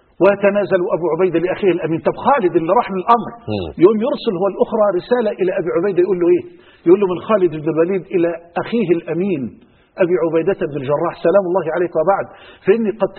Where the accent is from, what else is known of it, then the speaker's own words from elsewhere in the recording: Egypt; ودعني أؤكد لحضرتك على أن مؤسساتنا في بلدنا مصر مليئة بالشرفاء